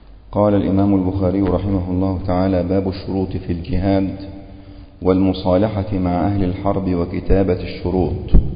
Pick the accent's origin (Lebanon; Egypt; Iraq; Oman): Egypt; كما هو حالنا في بلادنا مصر